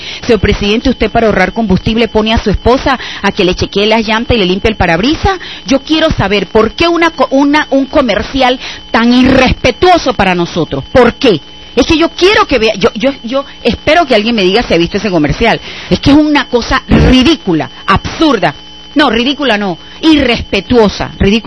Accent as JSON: {"language": "Spanish", "country": "Panama", "said": "si hoy somos como somos los panameños"}